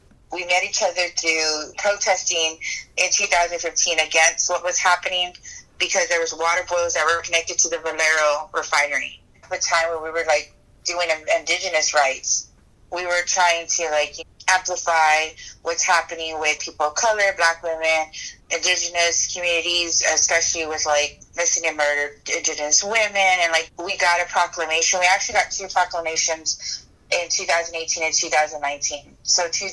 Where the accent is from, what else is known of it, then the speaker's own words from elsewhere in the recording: Corpus Christi, Texas, United States; I was born and raised in the Corpus Christi Bay Area.